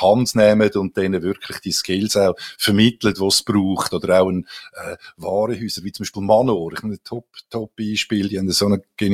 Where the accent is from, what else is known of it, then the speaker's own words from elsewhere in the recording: Switzerland; Wir sind ja Schweizer.